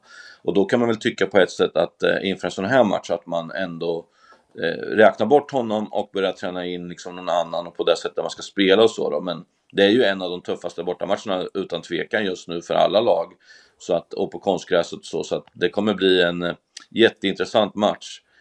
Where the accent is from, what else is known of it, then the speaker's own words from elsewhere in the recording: Örebro, Örebro County, Sweden; trots att jag är från Örebro, så måste jag ändå säga att jag gillar dem.